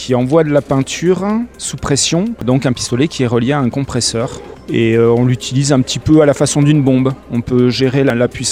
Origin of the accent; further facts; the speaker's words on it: Toulouse, Occitanie, France; now in Les Chapelles, France; Moi, je suis originaire des chapelles. Moi, j'ai grandi en ville, j'ai grandi à Toulouse, mais je suis revenu ici par amour des montagnes et du cadre.